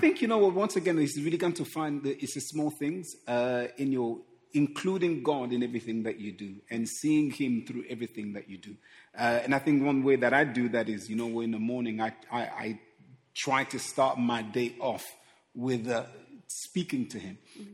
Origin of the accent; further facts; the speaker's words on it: Croydon, London, United Kingdom; and I am from Croydon, of course.